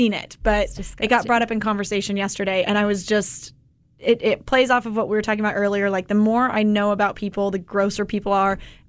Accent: California, United States; I'm from Southern California.

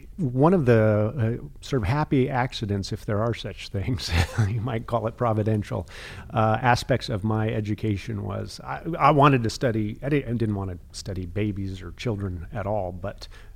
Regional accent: California, United States; And so I grew up mostly in Baptist and independent churches that had been Baptist. They just took the name off, but nothing else changed, that kind of thing, mostly in Southern California.

